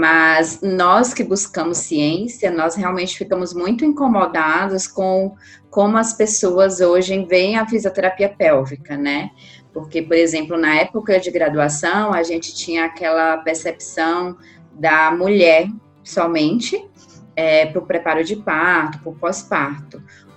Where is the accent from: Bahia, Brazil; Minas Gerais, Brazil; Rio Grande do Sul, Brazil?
Bahia, Brazil; now in São Paulo, Brazil; Eu vim da Bahia para São Paulo, minha primeira especialização foi em 2006